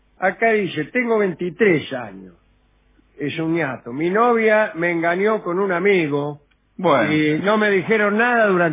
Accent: Neuquén, Argentina; de Neuquén.

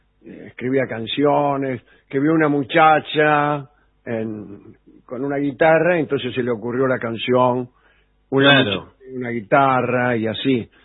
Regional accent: Caballito, Buenos Aires, Argentina; now in Alicante, Spain; Sí, abrazo desde Alicante. … de Caballito.

